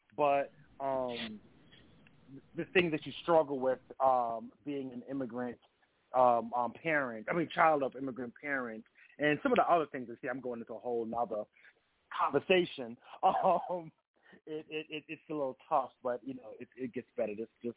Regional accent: Brooklyn, New York, United States; now in Washington, United States; So I am a child of immigrant parents, from Jamaica immigrant parents, born in Brooklyn, New York, Flatbush, Brooklyn. Grew up in Brooklyn and all that good stuff. And relocated to D.C.

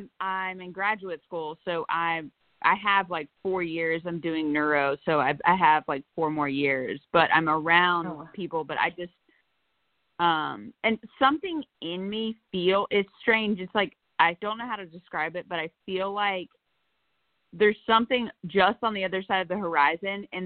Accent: Georgia, United States; now in Missouri, United States; I'm from Georgia, and I moved to a big city in Missouri

